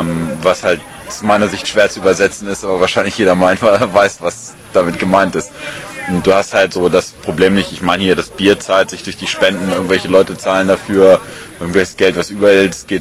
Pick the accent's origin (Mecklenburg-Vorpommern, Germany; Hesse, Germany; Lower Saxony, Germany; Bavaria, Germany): Hesse, Germany; Darmstadt; Ich komme aus Darmstadt